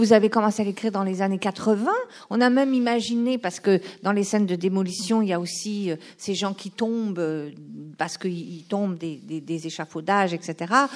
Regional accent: France; moved away as an adult; now in Canada; suis arrivée ici en 98, en été, à l'automne

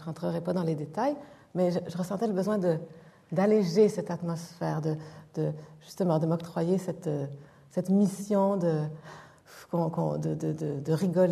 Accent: Montreal, Quebec, Canada; born there; Dans Notre-Dame-de-Grâce. Oui.

